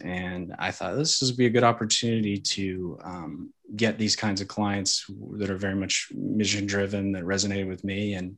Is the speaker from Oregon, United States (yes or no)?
yes; Oregon, United States; Perhaps it was growing up in Oregon.